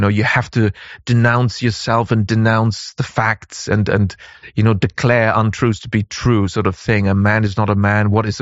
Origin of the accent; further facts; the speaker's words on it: Bavaria, Germany; English is a second language; And I know from growing up in Bavaria, you know, when the harvest comes, that's when the schoolboys and schoolgirls and students getting asked, can you please help the farmers?